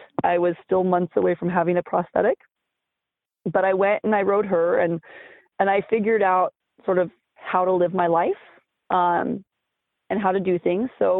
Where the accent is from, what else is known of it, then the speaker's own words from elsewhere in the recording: Northwest, United States; And while I'm from the Northwest and I have friends in that area